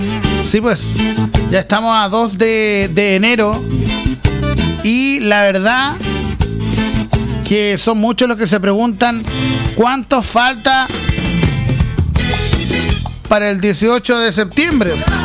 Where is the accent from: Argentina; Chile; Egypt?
Chile; Así somos los chilenos